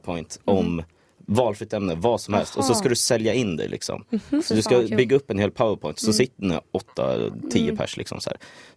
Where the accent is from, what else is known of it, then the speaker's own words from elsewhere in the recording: Stockholm, Stockholm County, Sweden; now in Kalmar, Sweden; jag kom från Stockholm. Jag fyller 22 nästa vecka. Av någon sjuk anledning så hamnar jag i Kalmar.